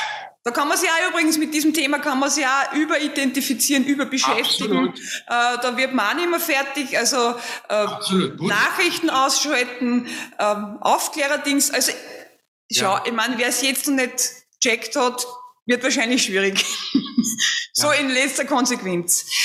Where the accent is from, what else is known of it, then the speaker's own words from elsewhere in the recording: Austria; Schwurbler heißt, bei uns in Österreich sind es die Schwurbler.